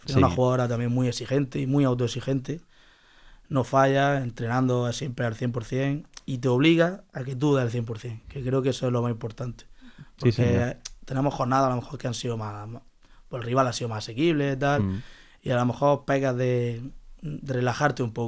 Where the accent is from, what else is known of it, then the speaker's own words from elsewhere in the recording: Zurgena, Andalusia, Spain; Nosotros somos de Zurgena, entonces pues siempre Zurgena. Estamos ahí, vamos al pueblo, al cortijo y estamos con la familia